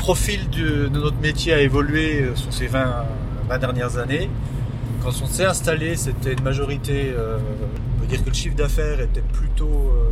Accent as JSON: {"language": "French", "region": "Bourgogne-Franche-Comté", "country": "France", "said": "Alors, ma femme, moi, on est originaire de Franche-Comté. Elle, du Haut-Jura, moi, du Haut-Doubs."}